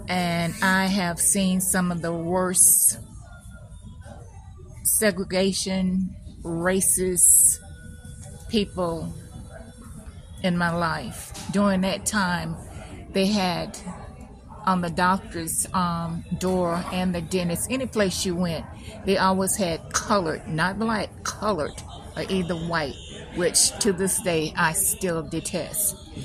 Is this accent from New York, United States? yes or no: no; St. Simons Island, Georgia, United States; We live off the coast of Brunswick, which we have to come to Brunswick to shop sometime. My fondest memory of growing up in St. Simon was we had a really big family.